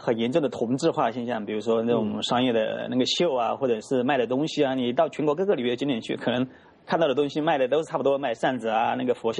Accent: Hunan, China; 比如说在我的家乡那个湖南省

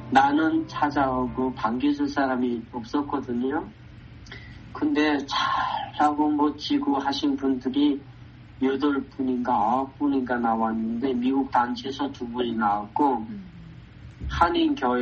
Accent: Kangwon, North Korea; moved away as an adult; 제 고향인 강원도 감옥으로 호송하던 도중에 기차에서 떨어져서 마지막 탈북했거든요.

